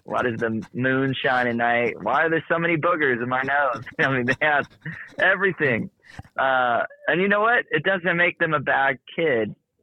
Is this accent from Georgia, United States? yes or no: yes; Macon, Georgia, United States; And I remember taking them to Winter Jam in Macon, Georgia, where I grew up in Georgia.